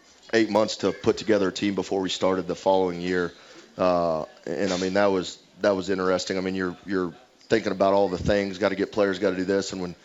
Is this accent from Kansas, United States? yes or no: yes; Goodland, Kansas, United States; Yep, I was born and raised in Goodland, Kansas. Went 2 years at Dodge City Community College